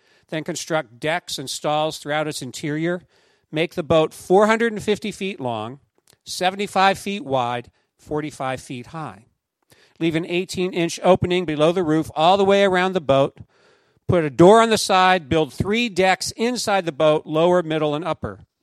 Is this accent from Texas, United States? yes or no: no; Pennsylvania, United States; And I remember in my hometown, there's this little stream, Sandy Lick Creek, okay? My wife says I come from a hick town because we call it Sandy Lick Creek.